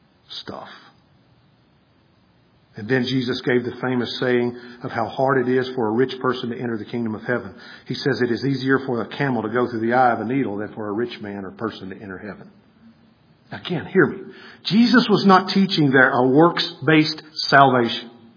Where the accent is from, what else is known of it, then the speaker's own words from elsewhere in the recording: United States; we as an American society have many things and access to wealth